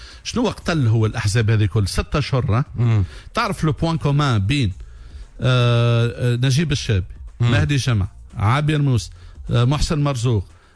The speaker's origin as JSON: {"language": "Arabic", "country": "Tunisia"}